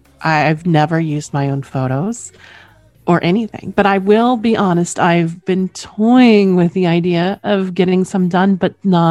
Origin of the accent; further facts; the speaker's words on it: Oklahoma, United States; accent: twang; I'm originally from Oklahoma, so occasionally you'll hear the twang come out.